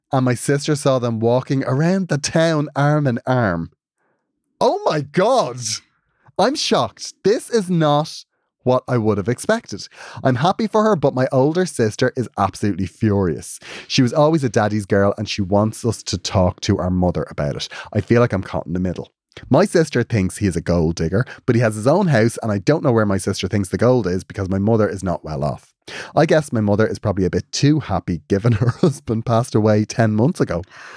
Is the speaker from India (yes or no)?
no; Cork, Munster, Ireland; I made my Holy Communion the day of the Eurovision in Mill Street. I'm from Cork.